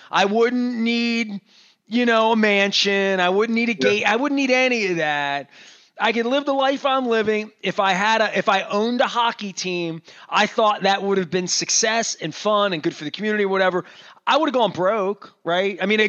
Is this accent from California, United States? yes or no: no; Dundalk, Maryland, United States; whatever we were taught and growing up in Dundalk and segregation that existed